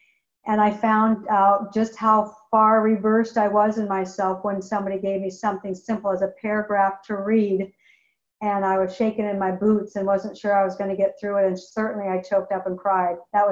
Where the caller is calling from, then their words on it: Wilsonville, Oregon, United States; I'm a recovered compulsive overeater, and I'm calling in from Wilsonville, Oregon.